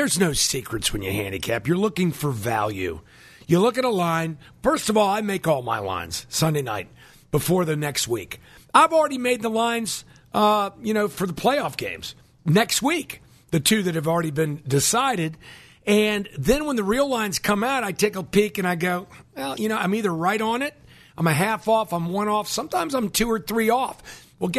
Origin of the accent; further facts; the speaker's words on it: Virginia, United States; So am I. I'm from Northern Virginia. I live there.